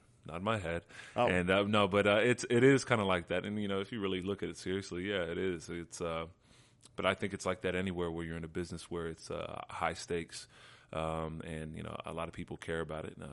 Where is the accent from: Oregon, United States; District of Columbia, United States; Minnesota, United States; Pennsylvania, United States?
Pennsylvania, United States; Lebanon; it's on June 21st at Iron Valley Golf Course in my hometown, Lebanon, Pennsylvania.